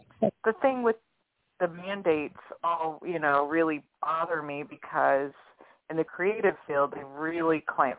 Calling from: Metairie, Louisiana, United States; I'm calling from Metairie.

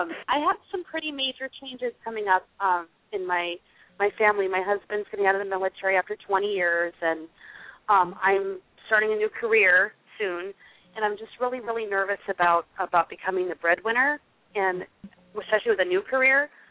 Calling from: Marietta, California, United States; Southern California, Marietta.

